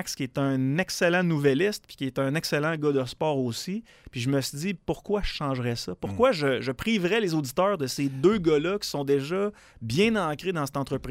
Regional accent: Quebec City, Quebec, Canada; born there; Je suis né à Québec.

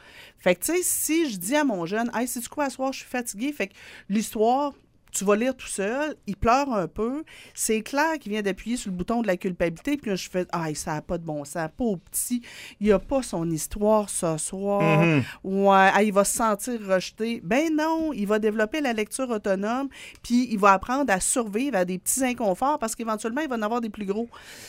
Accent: Thetford Mines, Quebec, Canada; moi, chez nous, là, je viens de Thetford-Mind. Mon père travaillait à la mine, puis ma mère était à la maison à temps plein.

